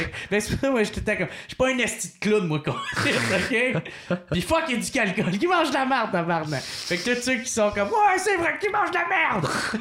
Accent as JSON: {"language": "French", "town": "Gatineau", "region": "Quebec", "country": "Canada", "said": "Je suis de Gatineau."}